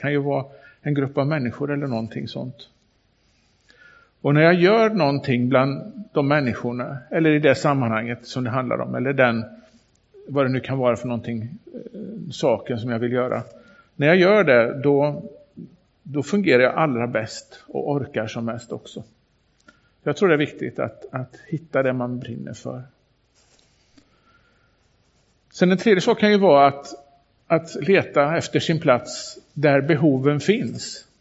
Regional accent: Skövde, Västra Götaland County, Sweden; Baptistkyrkan i Skövde. Där jag växte upp.

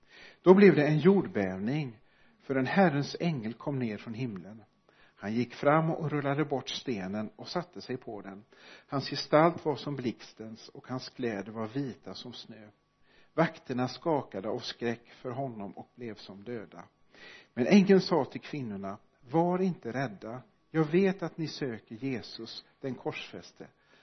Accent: Sweden; Och jag tänker som svenskar så är vi ju lediga på de kristna högtiderna, jul och påsk.

